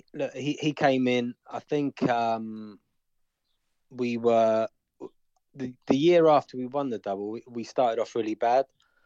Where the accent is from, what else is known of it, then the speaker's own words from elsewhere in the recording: England, United Kingdom; I was from England, wasn't I?